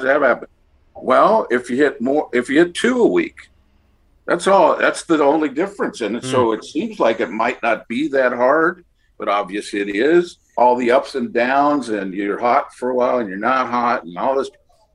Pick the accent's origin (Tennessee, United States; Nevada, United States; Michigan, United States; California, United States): California, United States; Los Angeles; there was only three teams that were really interested in me, and that was the Dodgers, my hometown team.